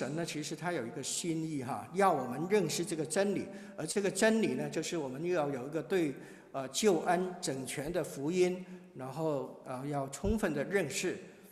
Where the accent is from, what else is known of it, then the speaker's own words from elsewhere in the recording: China; 我们中国人有一句话，日日为师终身为父